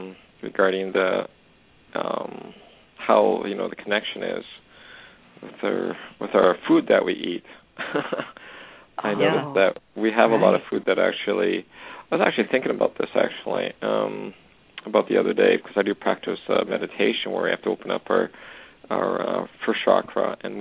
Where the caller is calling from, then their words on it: Canada; I'm calling from Canada.